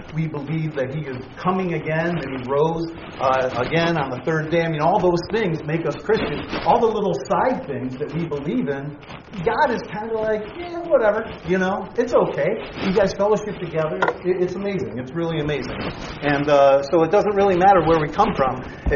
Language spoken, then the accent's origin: English; New York, United States; And it's awesome when I come from New York. I come from a completely different background than all of you guys.